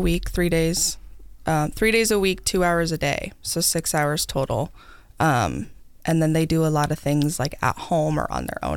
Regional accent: Spencer, Iowa, United States; I am from Spencer, Iowa.

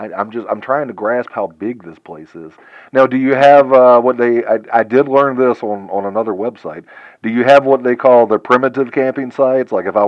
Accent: the South, United States; I'm ashamed to say it because I'm from the South, but I have never been camping.

